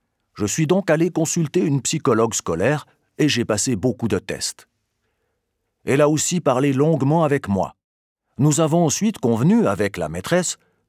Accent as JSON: {"language": "French", "town": "Biel/Bienne", "region": "Bern", "country": "Switzerland", "tie": "born or raised there", "lives_now": "Fribourg, Switzerland", "said": "35 ans et je vis à Fribourg. Je suis marié et j'ai un enfant. J'ai grandi près de Bienne, avec deux frères et une sœur."}